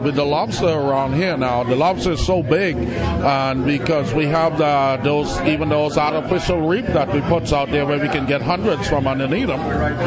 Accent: Wimpsis Bight, South Eleuthera, Bahamas; I grew up on South Eleuthera in a little settlement called Wimpsis Bight

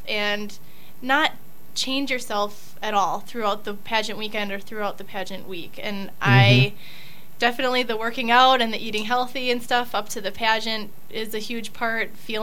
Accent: Green Bay, Wisconsin, United States; But that's because I was born and raised in Green Bay.

